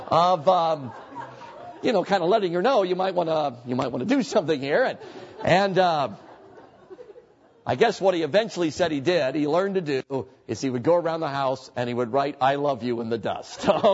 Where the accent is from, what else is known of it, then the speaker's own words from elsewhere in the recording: Chicago, Illinois, United States; I guess it's because I grew up in Chicago